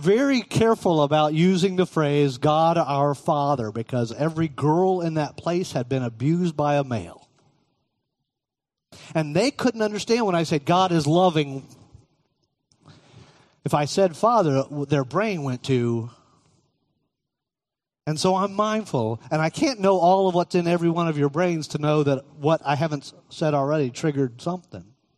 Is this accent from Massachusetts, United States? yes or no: no; Cocoa, Florida, United States; I grew up in Cocoa, which did not have the best history in terms of race relations.